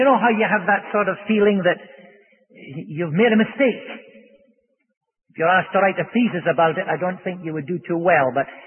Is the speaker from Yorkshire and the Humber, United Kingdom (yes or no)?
no; Aberdeen, Scotland, United Kingdom; She said, "What part of Scotland are you from?" I said, "I'm from Aberdeen."